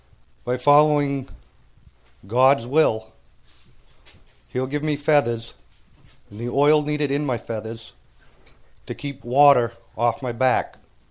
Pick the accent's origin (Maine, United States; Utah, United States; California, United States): Maine, United States; alcoholic. I'm from Maine.